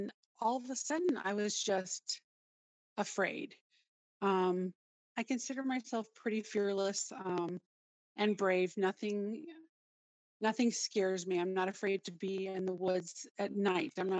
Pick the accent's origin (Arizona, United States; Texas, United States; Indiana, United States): Indiana, United States; moved away as an adult; now in Georgia, United States; And hi there. So I've been, I actually, Gabe and I grew up together in Indiana, but I moved to Georgia in 2001.